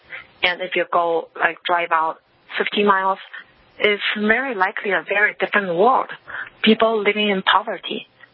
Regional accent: Beijing, China; English is a second language; I grew up in Beijing, my family was doing fine, I had a really good job.

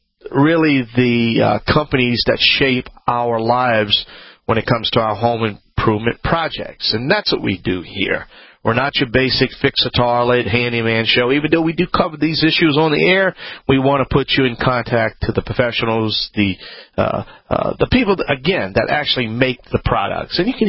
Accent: Louisiana, United States; I'm the Cajun contractor

